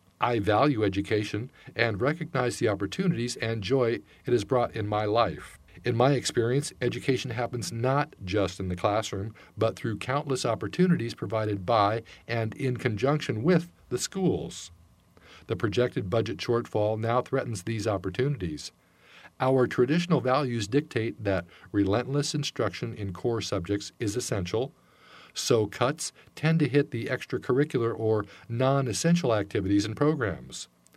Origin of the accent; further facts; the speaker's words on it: Silverton, Oregon, United States; I was born and raised in Silverton.